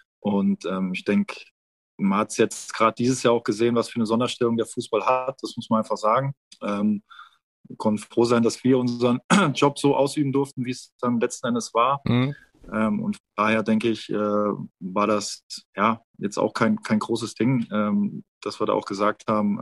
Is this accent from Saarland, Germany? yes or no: yes; Saarland, Germany; Ich komme aus dem Saarland, ich trinke auch gerne mal ein, zwei, drei Bier.